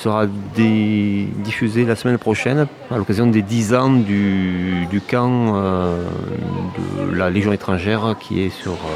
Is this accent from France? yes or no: yes; Moncel, France; Oui, je viens de Moncel, donc ça va.